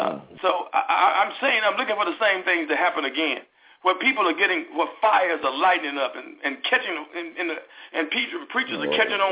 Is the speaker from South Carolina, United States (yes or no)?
no; Memphis, Tennessee, United States; I'm from Memphis, Tennessee.